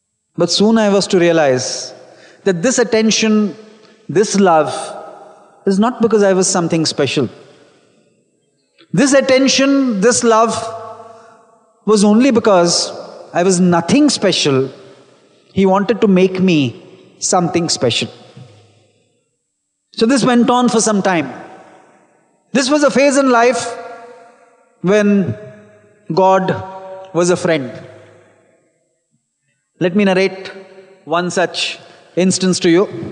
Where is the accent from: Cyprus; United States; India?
India; Mumbai, Maharashtra; moved away; also born or lived in Brindavan / Prashanthi Nilayam; I can say I am from Mumbai, I've lived a greater part of my life in Brindavan and Prashanthi Nilayam then in Mumbai. I've lived more than 2/3 of my life there and less than 1/3 of my life in Mumbai.